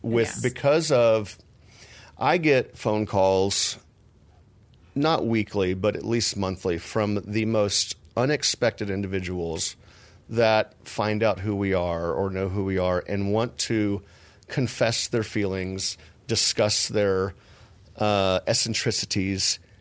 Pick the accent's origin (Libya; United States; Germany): United States; Texas; I'm from Texas